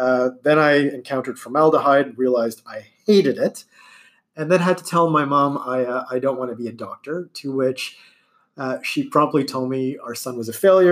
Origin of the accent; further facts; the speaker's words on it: India; it probably has more to do with the stereotypical trope that I'm Indian.